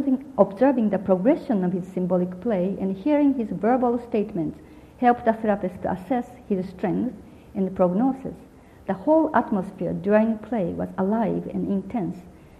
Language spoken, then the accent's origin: English; Japan; English is a second language; Even you are Chinese and I am Japanese, we have a different kind of experience as a person